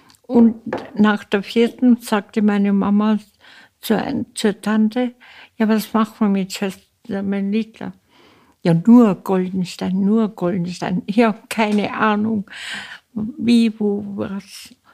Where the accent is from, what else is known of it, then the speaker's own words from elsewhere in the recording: Salzburg, Austria; born there; Ich bin in Salzburg geboren und wurde religiös.